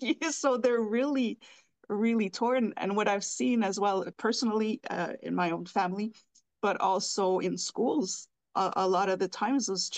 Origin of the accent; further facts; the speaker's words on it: Northern Canada, Canada; in my own hometown. I am from Canada, Northern Canada. The language there is still French, but unless you're from there, you won't understand it.